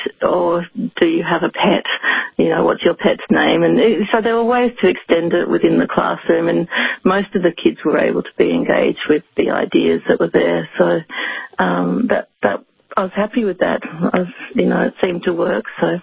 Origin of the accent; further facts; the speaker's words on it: Tasmania, Australia; even though I'm from Tasmania, I have seen inequality my whole life